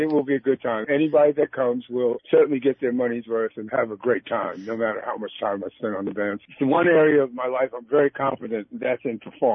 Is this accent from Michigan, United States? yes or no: no; New York, United States; moved away as an adult; now in New Jersey, United States; I'm from New York for the first 45 years of my life, but the last 20 have been in Jersey, so I'm kind of a Jersey boy these days.